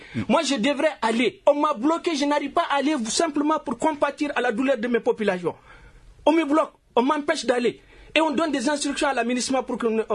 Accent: Mali; nous, on est des Maliens.

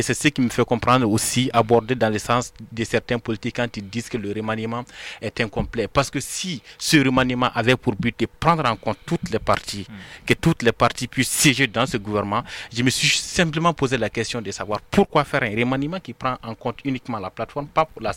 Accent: Mali; nous sommes tous des Maliens.

